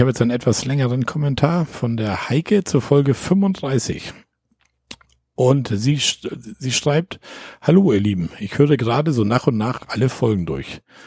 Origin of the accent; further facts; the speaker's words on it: Pfaffenhofen, Bavaria, Germany; Wir kommen aus der Ecke Pfaffenhofen, Ingolstadt.